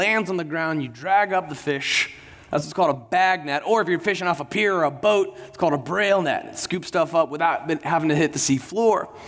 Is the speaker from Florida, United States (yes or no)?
yes; Pensacola, Florida, United States; We grew up in Pensacola, Florida, which is a cool little beach town.